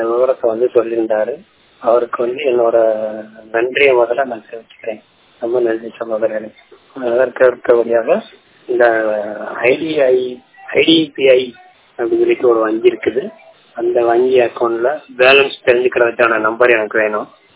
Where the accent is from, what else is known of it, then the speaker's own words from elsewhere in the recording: Tamil Nadu, India; நான் விருதுநகர் மாவட்டத்தைச் சேர்ந்தவன்.